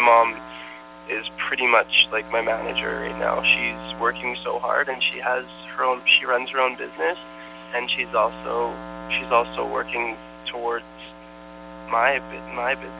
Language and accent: English; Canada; I'm Canadian, I'm the same age as him.